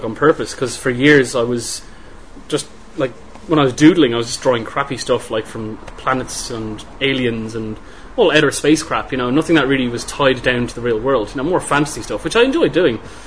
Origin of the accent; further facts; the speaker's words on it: Germany; now in Ireland; I mean, I didn't grow up in Ireland. I grew up in Germany.